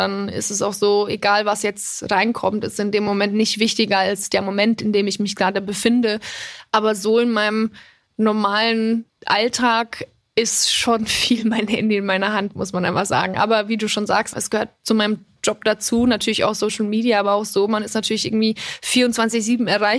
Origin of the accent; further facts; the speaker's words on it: Bavaria, Germany; Und wie gesagt, also ich hatte trotzdem eine wunderschöne Kindheit, eine ganz, ganz tolle Jugend in Bayern, in dem Dorf, wo ich aufgewachsen bin.